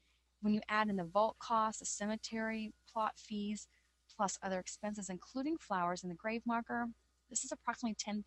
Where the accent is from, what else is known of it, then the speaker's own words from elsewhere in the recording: Pittsburgh, Pennsylvania, United States; I'm from Pittsburgh. I make sure that I have terrible towels in my store.